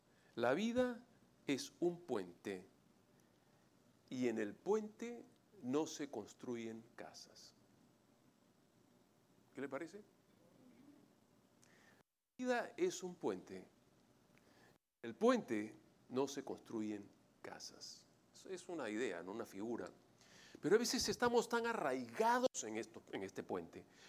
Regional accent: Venezuela; en Venezuela nadie me cree que soy venezolano. Nadie.

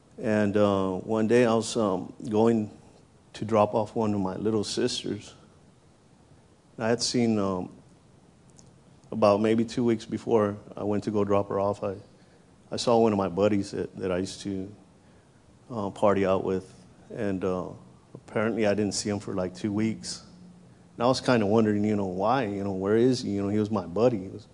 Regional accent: McAllen, Texas, United States; My story, oh my gosh, it's pretty harsh, you know, the way I lived. I come from McAllen, Texas, and McAllen, Texas is known for all kinds of drugs and all kinds of, you know, bad things.

